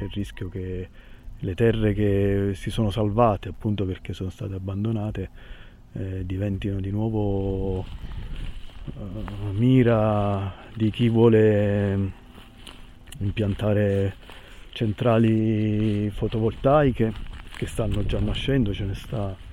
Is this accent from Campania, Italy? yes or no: yes; Cassano Irpino, Campania, Italy; born or raised there